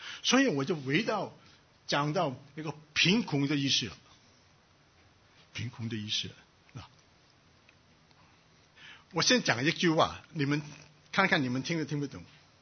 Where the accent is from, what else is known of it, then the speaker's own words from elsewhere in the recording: China; 我们中国人很明白这个意思啊